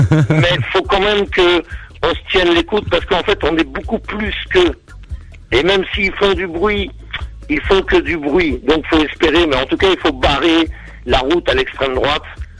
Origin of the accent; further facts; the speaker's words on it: France; Et pour eux, en tant que Français, j'étais le drapeau bleu-blanc-rouge.